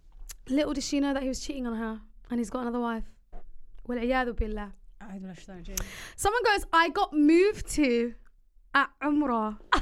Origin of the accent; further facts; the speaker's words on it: Somalia; I'm from Somalia.